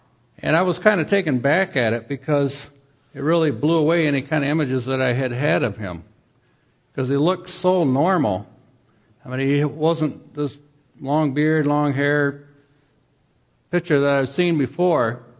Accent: Muskegon, Michigan, United States; I grew up in Muskegon. Can anything good come from Muskegon, armpit of Michigan?

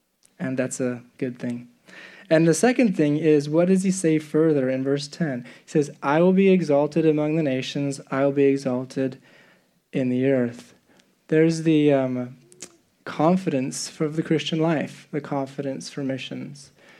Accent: Czechia; And yeah, I grew up in the Czech Republic, and there's a great need there.

